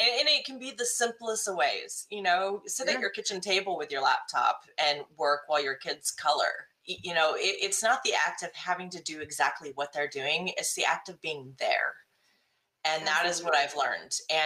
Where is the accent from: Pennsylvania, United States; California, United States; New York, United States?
California, United States; so I'm not a Kansas City fan, but I grew up in California.